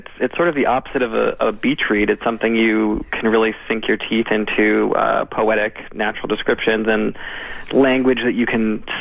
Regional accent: New England, United States; I got my inspiration from growing up in New England and from visiting my grandparents who lived in upstate New York.

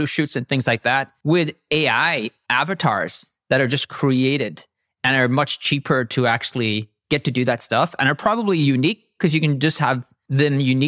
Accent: Ireland; I'm Irish.

